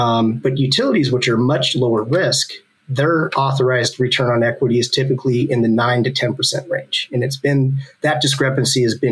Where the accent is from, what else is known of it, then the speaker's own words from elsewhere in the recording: California, United States; So I'm from California, and I've done a lot of work in this jurisdiction and spent a good chunk of my career in California.